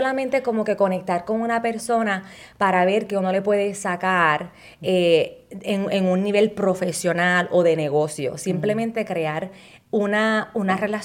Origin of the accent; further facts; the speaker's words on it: Puerto Rico; now in United States; Nací y me crié en Puerto Rico. Llevo aquí en los Estados Unidos ya 19 años, así que ya me considero media americana.